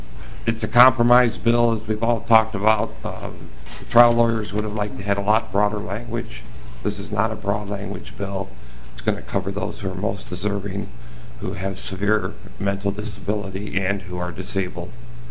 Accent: Bemidji, Minnesota, United States; I'm an attorney from Bemidji, Minnesota

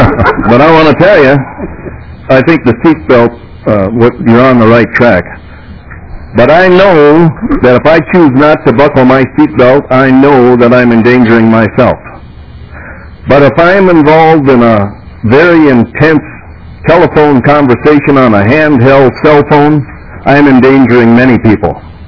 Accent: Brooklyn Center, Minnesota, United States; I'm from Brooklyn Center, and you might say I'm a concerned citizen.

